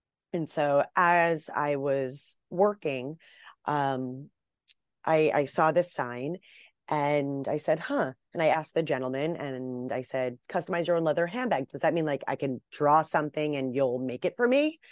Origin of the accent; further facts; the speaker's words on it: Atlantic Beach, New York, United States; I grew up in Atlantic Beach, so okay, you're mid shore. So I'm South Shore.